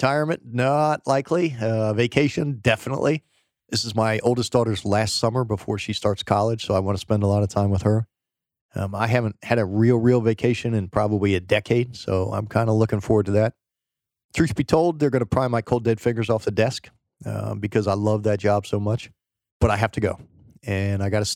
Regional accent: United States; I grew up in outside of Washington, D.C., so I was exposed to public service and politics at an early age. We were Irish Catholic

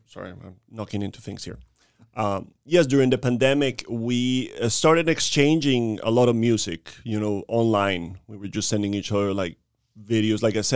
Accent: Colombia; You know, I'm from Colombia originally.

